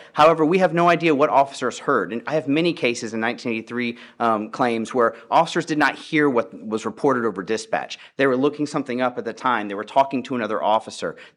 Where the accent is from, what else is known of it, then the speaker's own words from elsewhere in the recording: Texas, United States; I'm actually from Texas.